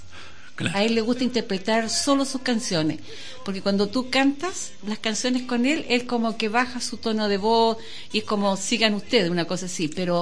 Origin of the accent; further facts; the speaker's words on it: Valparaíso, Chile; yo nací en Valparaíso y viví en el Cerro Placeres, después nos fuimos al Cerro Alegre. Yo viví después en Cerro Concepción y después volví acá a Villa Alemana.